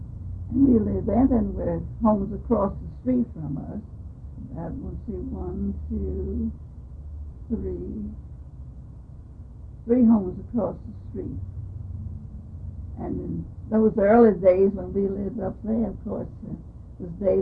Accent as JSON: {"language": "English", "town": "Vallejo", "region": "California", "country": "United States", "tie": "born there", "said": "I was born in Vallejo."}